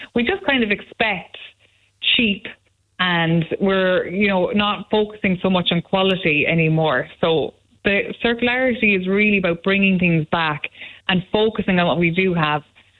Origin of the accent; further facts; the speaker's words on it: Mullingar, Leinster, Ireland; I'm from Mullingar.